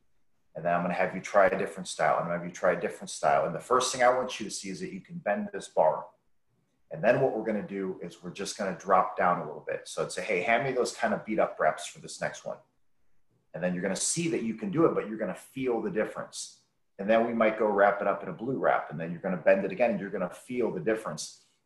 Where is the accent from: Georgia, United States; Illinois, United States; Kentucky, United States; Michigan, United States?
Michigan, United States; So for me, our school, I grew up in Michigan.